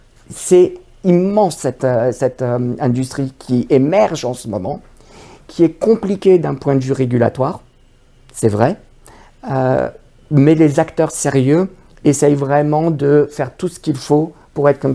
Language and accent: French; Toronto, Ontario, Canada; born there; also born or lived in Montreal; Je suis né à Toronto, j'ai vécu à Montréal.